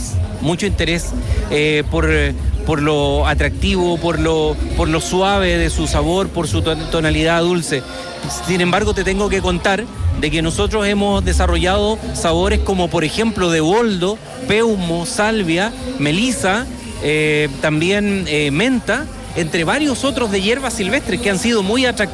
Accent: Olmué, Valparaíso, Chile; Saludamos a todos los amigos que están en todo Chile. Somos de Olmué.

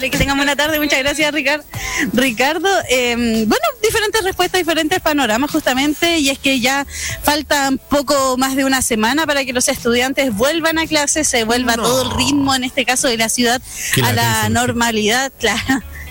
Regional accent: La Unión, Los Ríos, Chile; mira, yo soy de La Unión, y hay un dicho.

